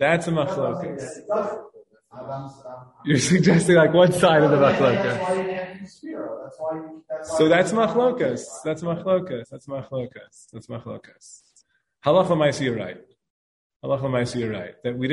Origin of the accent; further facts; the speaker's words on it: Flatbush, New York, United States; I grew up in Flatbush.